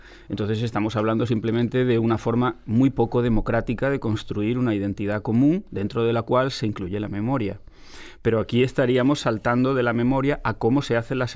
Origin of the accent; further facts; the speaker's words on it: Andalusia, Spain; mi memoria familiar, mi memoria como español, mi memoria como andaluz